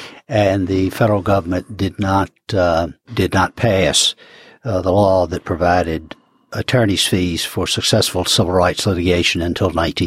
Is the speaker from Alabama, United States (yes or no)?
yes; Alabama, United States; And I grew up in an era of the Ku Klux Klan. We're talking now about the late 40s and 50s into the 60s in Alabama.